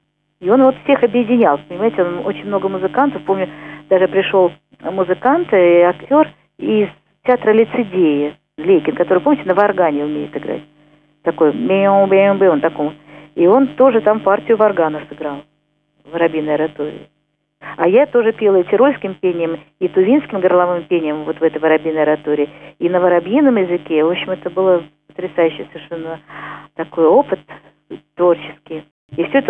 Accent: Saint Petersburg, Russia; Так как я петербурженка

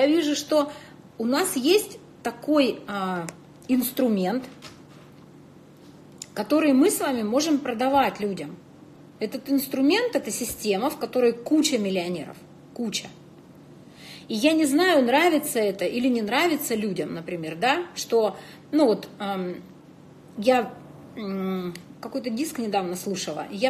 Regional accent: Krasnoyarsk, Krasnoyarsk Krai, Russia; Вы правда из Красноярска? Ну, он смотрит там красноярские номера. Я говорю, ну да.

